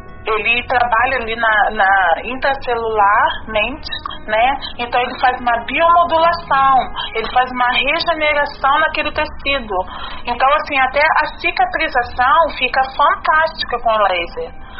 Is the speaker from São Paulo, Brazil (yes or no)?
no; Rio de Janeiro, Brazil; Eu sou do Rio de Janeiro.